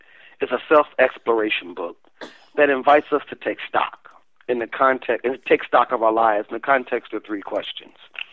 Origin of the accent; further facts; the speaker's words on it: Chicago, Illinois, United States; So I was born and raised in Chicago.